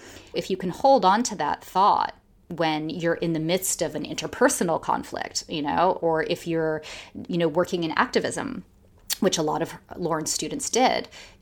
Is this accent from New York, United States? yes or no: yes; New York, United States; Eliot Spitzer, the erstwhile governor of New York, my home state